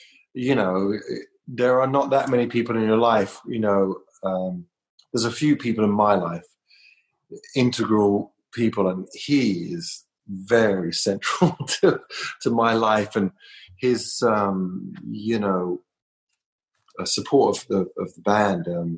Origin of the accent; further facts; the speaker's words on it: London, United Kingdom; and I came from London.